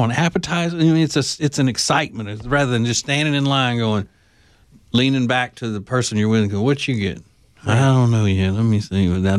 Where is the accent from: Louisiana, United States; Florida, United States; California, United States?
Louisiana, United States; I mean, you know, I'm from Louisiana, so it doesn't even have to be clean.